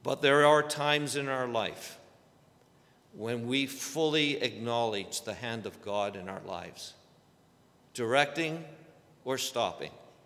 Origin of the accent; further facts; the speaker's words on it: Toronto, Ontario, Canada; I come from Ontario, Toronto